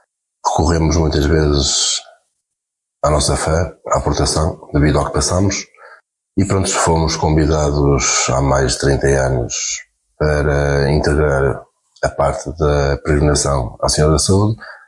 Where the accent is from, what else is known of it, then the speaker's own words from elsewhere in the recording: Póvoa de Varzim, Porto, Portugal; porque eu não faço diferença, sou poveiro, mas a nossa classe pescatória é Brais, Póvoa e Vila do Conde.